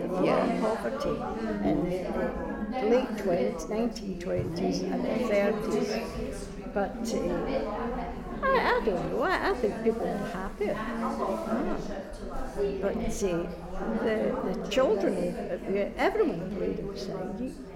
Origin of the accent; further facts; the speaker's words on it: Clydeside, Scotland, United Kingdom; Well, I was born in Clydeside in 1922.